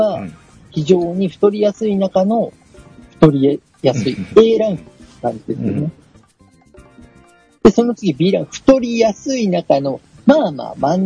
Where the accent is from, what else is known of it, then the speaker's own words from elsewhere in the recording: Gunma, Japan; 僕の地元群馬県の誇る